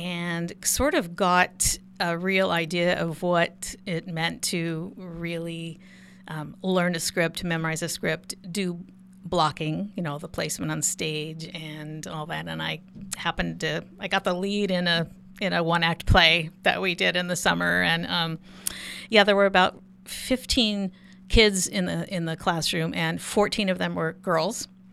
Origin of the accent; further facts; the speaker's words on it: San Diego, California, United States; When I was 15, I grew up in San Diego.